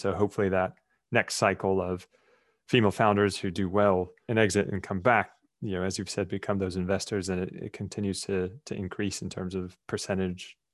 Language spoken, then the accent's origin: English; United States; I've read neither growing up in the American system.